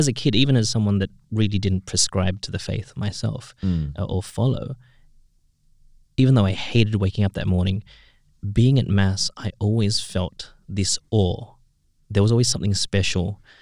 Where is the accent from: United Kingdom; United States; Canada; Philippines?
Philippines; But just as a Filipino, the food and the fireworks, that for me really nailed down Christmas, the feel.